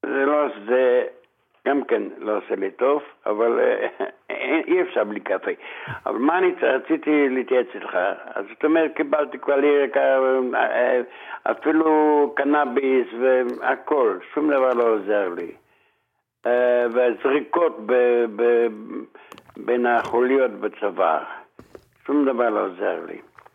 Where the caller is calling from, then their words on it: Bnei Brak, Tel Aviv District, Israel; אני מבני ברק.